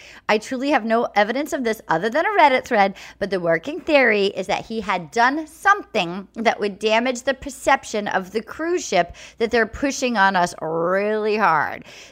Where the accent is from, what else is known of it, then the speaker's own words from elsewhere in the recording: Rhode Island, United States; accent: Rhode Island; My Rhode Island accent, Ryan and I have been talking in thick Rhode Island accents for the last 2 weeks.